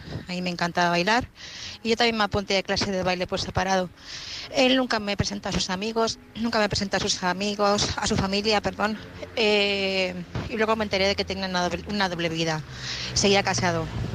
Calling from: Madrid, Community of Madrid, Spain; corresponsal de Madrid

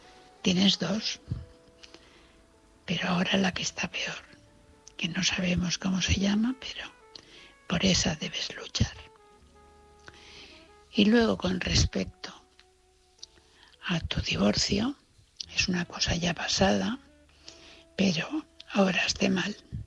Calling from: Valencia, Valencian Community, Spain; de Valencia.

